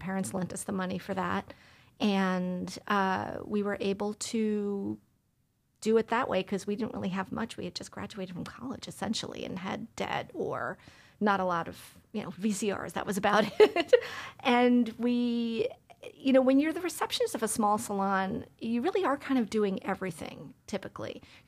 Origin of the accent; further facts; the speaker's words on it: Queens, New York, United States; I was born and raised in Queens